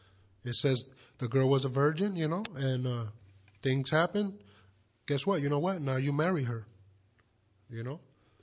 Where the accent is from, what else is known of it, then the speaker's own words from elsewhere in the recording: Puerto Rico; You know that growing up in Puerto Rico, a lot of our culture is from the Spaniards.